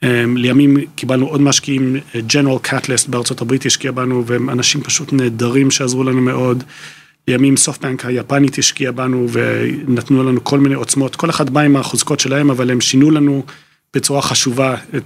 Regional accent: United Kingdom; accent: British; המבטא שלי, יש לי מבטא בריטי

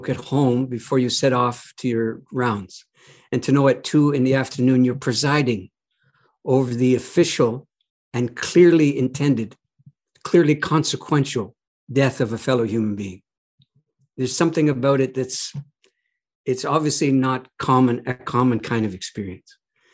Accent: Canada; I can tell you that I'm a Canadian.

